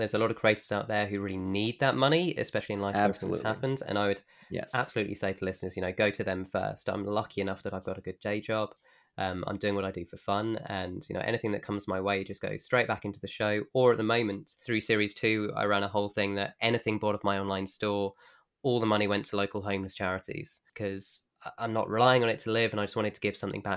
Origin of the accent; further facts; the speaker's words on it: United Kingdom; because obviously for us growing up in Britain in the 90s, American culture was everything to us.